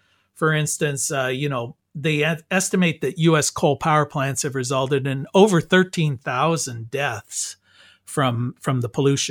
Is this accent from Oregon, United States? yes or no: no; Raccoon, Minnesota, United States; Well, I was from Raccoon, Minnesota, so we say, oh, look at the pretty creek.